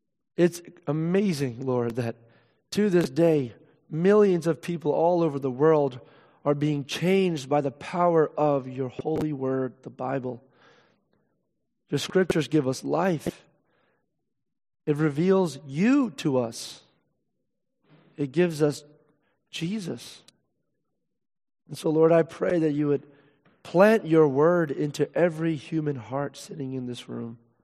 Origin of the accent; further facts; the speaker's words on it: Philadelphia, Pennsylvania, United States; As a Philadelphian, I have to fight even to entertain the thought that I'm wrong about anything.